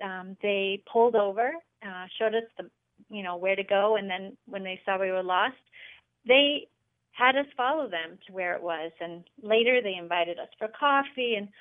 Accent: Colorado, United States; And growing up in Colorado, I never thought much about the rest of the world. You know, you live in the middle of a big country, you know, you're often not exposed to that.

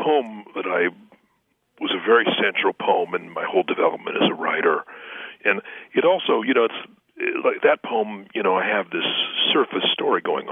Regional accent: California, United States; I mean, I'm from California, so that, you know, there's, you know, Anglos, Latinos, Asians

